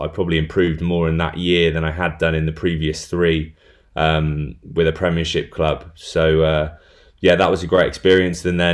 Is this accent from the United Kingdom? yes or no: yes; Bath, South West England, United Kingdom; Well, I'm from Bath, so I've always rugby's kind of a bit of a religion down here in the West Country.